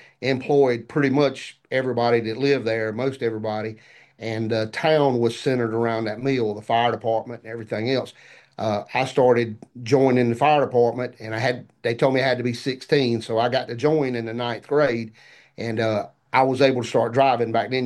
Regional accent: Union, South Carolina, United States; when I was a young fella growing up in Union County, which is my home in South Carolina, my grandparents lived on a dead-end street.

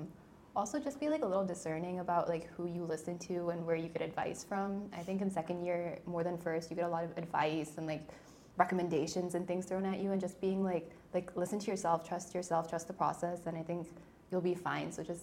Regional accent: Washington, District of Columbia, United States; I'm from DC.

